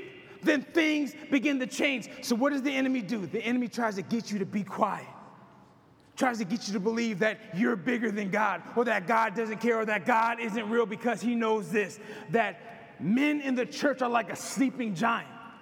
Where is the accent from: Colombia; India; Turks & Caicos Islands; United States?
United States; Washington, District of Columbia; I was born and raised in Washington, D.C., right?